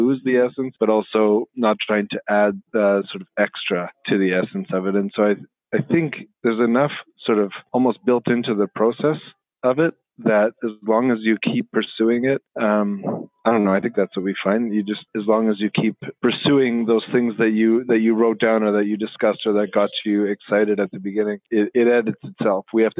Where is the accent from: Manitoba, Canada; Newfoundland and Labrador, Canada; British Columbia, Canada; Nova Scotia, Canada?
Manitoba, Canada; Winnipeg; I grew up in Winnipeg. I've lived here all my life. All my family is from here.